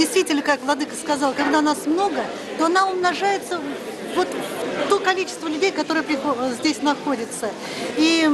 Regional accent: Mikhailov, Ryazan Oblast, Russia; also born or lived in Vyborg; Я из Михайлова родом. Хотя я почти 30 лет прожила в Выборге.

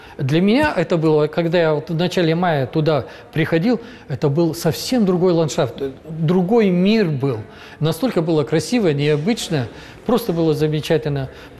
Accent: Ural, Russia; Да, да, я уралец, поэтому я безумно люблю Урал.

